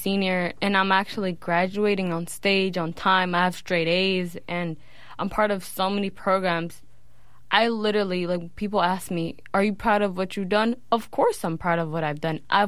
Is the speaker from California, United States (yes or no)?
yes; San Francisco, California, United States; I'm so grateful to be happy about where I come from. Because I'm from the Bayview district.